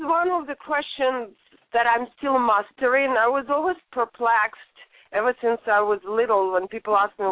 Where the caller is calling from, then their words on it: San Bruno, California, United States; Yes, it is San Francisco area, but my area is called San Bruno, which is not even East Bay.